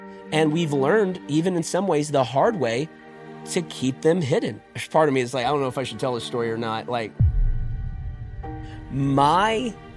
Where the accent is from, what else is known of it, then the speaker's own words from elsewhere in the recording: San Angelo, Texas, United States; I'm from San Angelo, Texas. It's like West Central Texas.